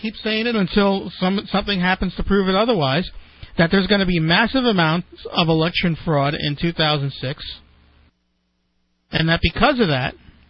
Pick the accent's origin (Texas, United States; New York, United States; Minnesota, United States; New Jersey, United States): New York, United States; Brooklyn; I grew up in Brooklyn, like I said. And in Brooklyn, baseball isn't a sport. It's a religion, you know.